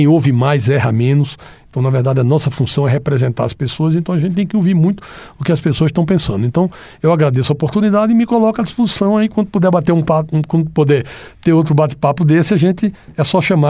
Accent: Pernambuco, Brazil; born there; now in Roraima, Brazil; Eu sou roraimense hoje, eu sou de nascimento pernambucano, mas sou roraimense de opção, né?

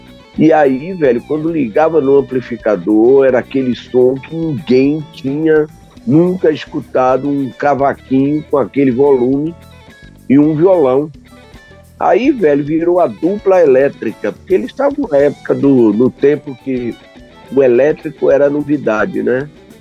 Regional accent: Bahia, Brazil; cantou, que foi logo depois da guerra, na minha terra, Bahia

